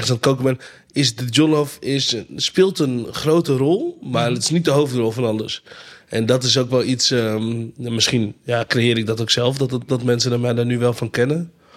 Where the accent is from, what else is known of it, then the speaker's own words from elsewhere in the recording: Friesland, Netherlands; mijn vader komt uit Ghana, mijn moeder komt uit Nigeria. Ik ben opgegroeid in Friesland.